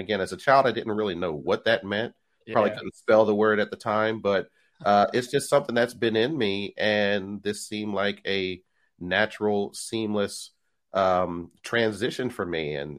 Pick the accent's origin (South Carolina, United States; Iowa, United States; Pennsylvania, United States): Pennsylvania, United States; Philadelphia; You know, I'm from Philly, so, you know, we call them hoagies, might be subs where you're from